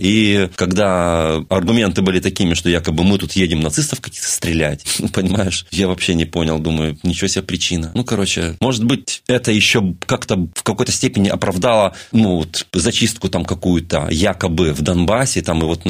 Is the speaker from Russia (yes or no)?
no; Belarus; я белорус, прихожу в магазин польский, и мне не хочется говорить по-русски